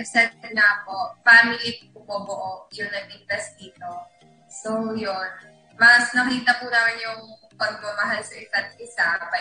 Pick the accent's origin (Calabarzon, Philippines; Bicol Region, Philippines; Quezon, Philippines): Quezon, Philippines; Sariaya; Sa Riaya, Quezon po.